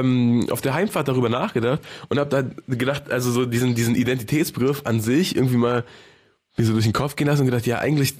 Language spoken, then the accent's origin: German; Germany; Wie als Deutsche? Wie sind wir, Steiger? Wie ticken wir als Deutsche? Weißt du, bei der WM, da sind wir Deutschen